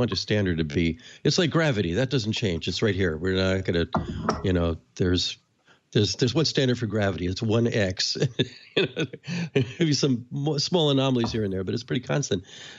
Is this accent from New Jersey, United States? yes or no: yes; New Jersey, United States; You know, I'm from New Jersey, so I can't change that.